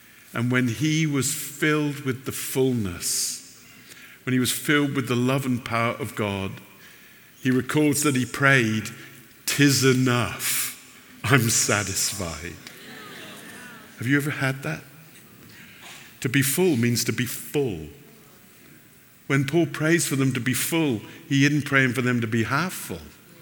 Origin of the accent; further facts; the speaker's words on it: South West England, United Kingdom; I was from the West Country in England, south of Bristol, and I was a butcher.